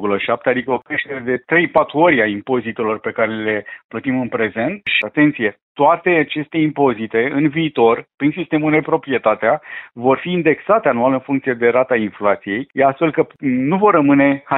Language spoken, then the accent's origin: Romanian; Constanța, Constanța County, Romania; born there; M-am născut în Constanța, știu foarte bine cum arată piața imobiliară de acolo